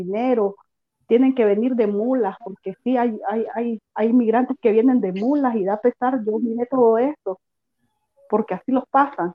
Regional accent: Nicaragua; moved away; que sos nicaragüense, venís pasando por aquí

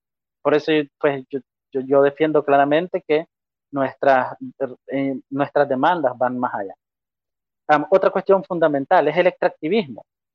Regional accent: Nicaragua; Somos nicaragüenses, queremos seguir siendo parte de este país

